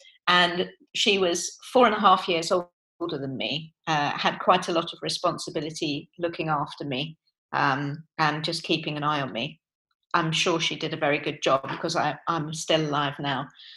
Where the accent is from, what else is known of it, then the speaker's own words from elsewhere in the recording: Portsmouth, South East England, United Kingdom; also born or lived in London; So I grew up really in South London. Then at 6 and a half, I moved down to Portsmouth with my mum, dad, and my sister. And we bought a house in Old Fawcett Road in Portsmouth. And I actually still live in Portsmouth, although I rent a flat in Fulham